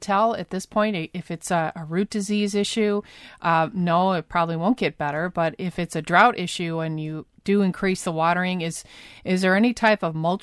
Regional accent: Michigan, United States; And growing up in Michigan, we called it the Michigan holly

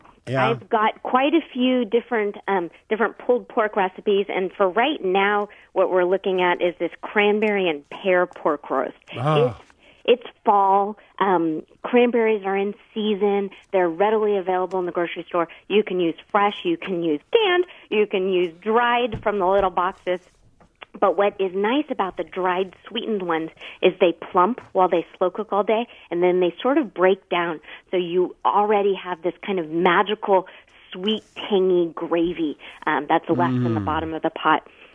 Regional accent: California, United States; I'm from California, Larry, and we're so full of ourselves, we think we lead everybody to everything.

